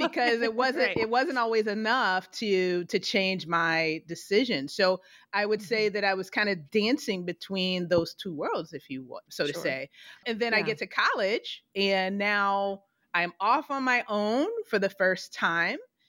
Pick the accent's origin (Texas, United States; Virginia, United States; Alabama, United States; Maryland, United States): Virginia, United States; Richmond; I come back to my hometown, Richmond, Virginia.